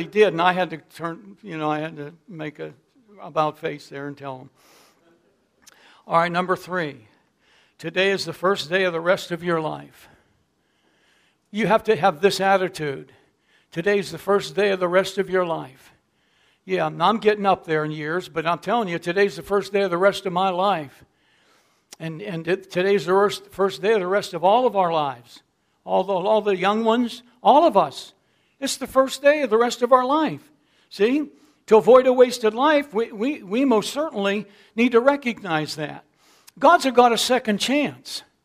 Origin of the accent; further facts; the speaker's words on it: Pittsburgh, Pennsylvania, United States; I grew up in South Pittsburgh, and I remember the first fight, and I was probably six years old.